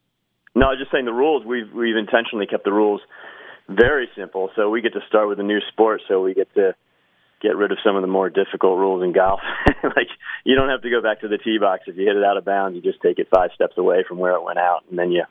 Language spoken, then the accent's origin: English; Pennsylvania, United States; Yeah, I grew up playing lacrosse outside of Philadelphia, and I played golf my whole life